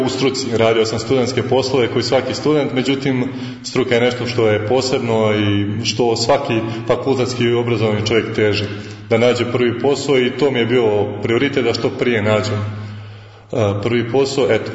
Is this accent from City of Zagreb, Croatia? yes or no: yes; Zagreb, City of Zagreb, Croatia; also born or lived in Kiseljak, Bosnia and Herzegovina; rođen sam 13.5.1994. godine u Kiseljaku. Čitavo svoje djetinjstvo sam proveo u Zagrebu